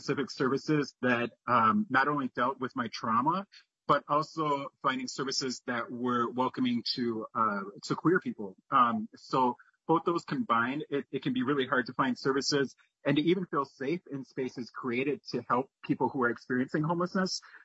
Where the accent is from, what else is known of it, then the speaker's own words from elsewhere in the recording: Minneapolis, Minnesota, United States; So, I, like I said, I'm from Minneapolis, and I'm honored to actually share a little bit of my story.